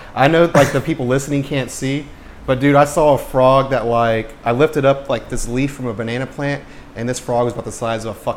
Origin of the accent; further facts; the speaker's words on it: Peru, Indiana, United States; Yeah. Well, I'm from Peru, Indiana.